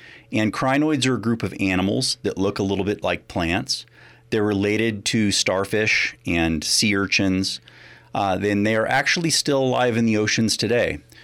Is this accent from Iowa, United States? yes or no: yes; Burlington, Iowa, United States; I grew up in the Midwest, in southeast Iowa. In fact, I grew up in Burlington, Iowa, which is sometimes considered the crinoid capital.